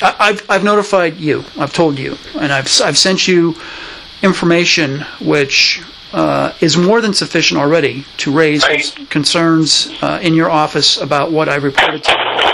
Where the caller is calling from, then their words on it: Sweetwater, Tennessee, United States; I'm calling from Sweetwater, Tennessee.